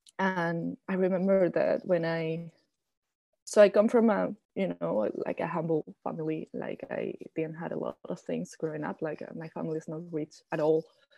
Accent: Spain; I'm white, even though I'm from Spain and people can be xenophobic against Spanish people. I can pass as a German person.

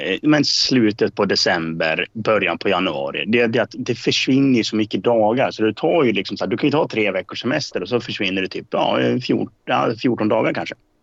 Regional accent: Dalarna County, Sweden; Jag har ju varit hemma i Dalarna.

